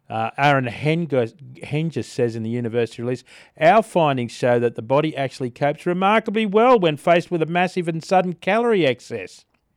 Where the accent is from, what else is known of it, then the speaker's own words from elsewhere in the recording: Australia; Not that we would be expecting any from China at the moment, I don't think, as an Australian.